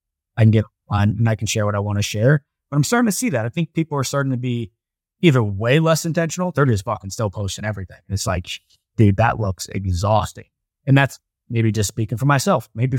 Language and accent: English; Columbus, Ohio, United States; Like, we grew up, you know, drinking from hoses in our backyard, and I'm from Ohio, Columbus.